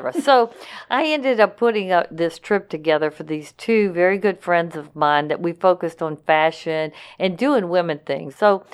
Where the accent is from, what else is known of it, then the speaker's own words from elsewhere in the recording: the South, United States; I mean, you know, I'm from the South. We just do clubs down here.